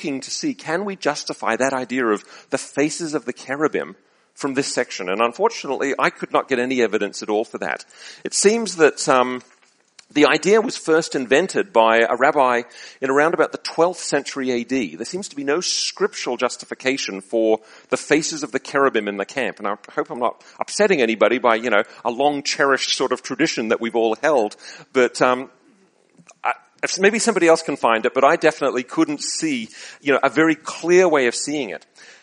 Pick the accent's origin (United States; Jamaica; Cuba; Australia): Australia; And I grew up in Australia, and we used to have a Bible school